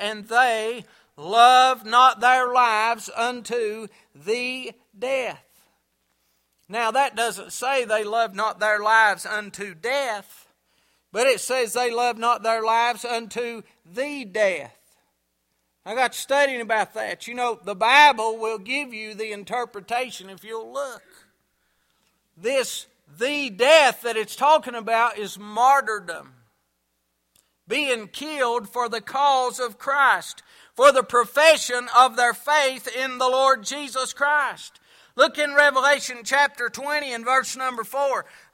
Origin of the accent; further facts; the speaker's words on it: North Carolina, United States; born there; I know that I belong to Him more than I know that I was born over here in Watauga County Hospital.